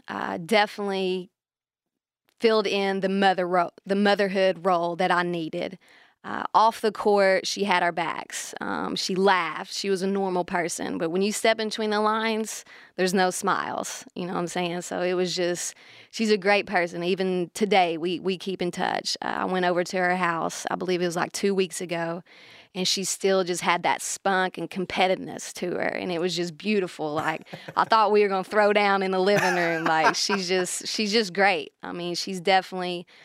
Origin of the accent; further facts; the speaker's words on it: Maryville, Tennessee, United States; My dad played at Maryville College, which is a D3 school in my hometown.